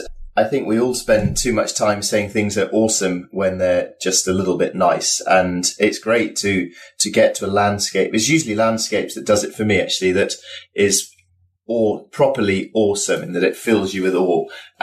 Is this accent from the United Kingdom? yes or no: yes; Yorkshire and the Humber, United Kingdom; I'm from Yorkshire, which is up in the north of England.